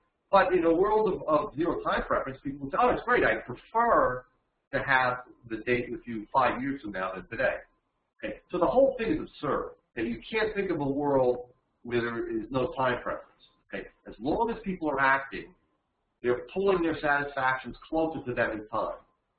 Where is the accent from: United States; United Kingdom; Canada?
United States; New Jersey; despite the fact that my name is ends in a vowel and I come from New Jersey